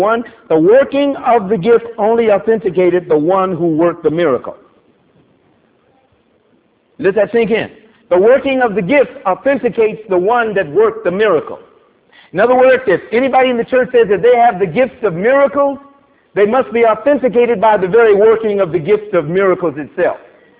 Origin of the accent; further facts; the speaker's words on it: Missouri, United States; Show me. I'm from Missouri. I got to see it.